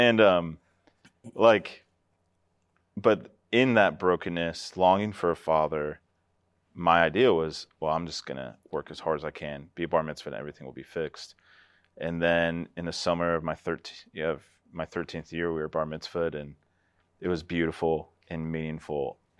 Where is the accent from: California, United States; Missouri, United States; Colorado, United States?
Colorado, United States; Colorado Springs; I remember growing up in Colorado Springs, we would drive by Focus on the Family.